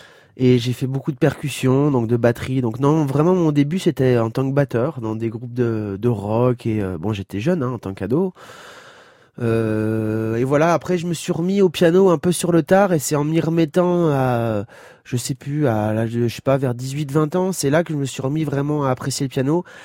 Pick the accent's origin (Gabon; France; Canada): France; je suis français.